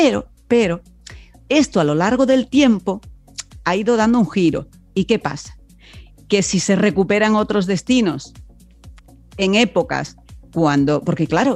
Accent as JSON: {"language": "Spanish", "region": "Canary Islands", "country": "Spain", "said": "Aunque somos españoles todos, aunque es España todo, Canarias se ve siempre desde un prisma diferente"}